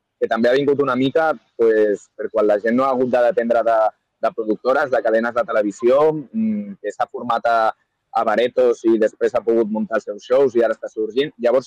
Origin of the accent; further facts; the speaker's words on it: Tarragona, Catalonia, Spain; és molt guai per la gent que som de Tarragona, que sabem el que és sentir-se una mica menyspreat des de Barna